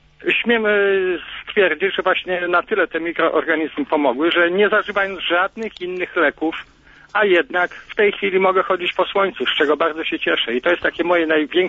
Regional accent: Bełchatów, Łódź Voivodeship, Poland; I ja jestem z Bełchatowa.

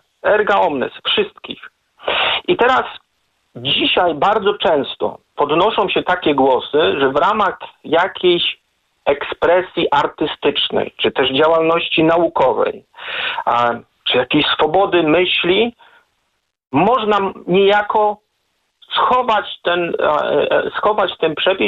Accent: Gdańsk, Pomeranian Voivodeship, Poland; Jako gdańszczanin mam okazję obcować od urodzenia z podobnymi, uwaga, dziełami.

